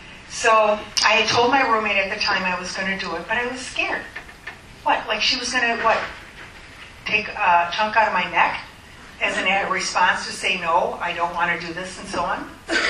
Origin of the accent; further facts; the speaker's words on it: Minneapolis, Minnesota, United States; I'm from Minneapolis.